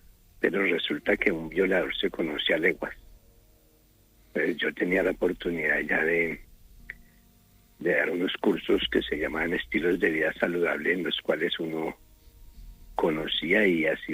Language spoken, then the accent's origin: Spanish; Colombia; Yo soy colombiano, soy educador, tengo una licenciatura en educación para mayores. Allá en Colombia se le dice adultos, pues.